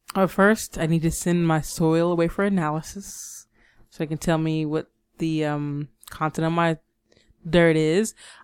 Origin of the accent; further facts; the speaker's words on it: Louisville, Kentucky, United States; we're from Louisville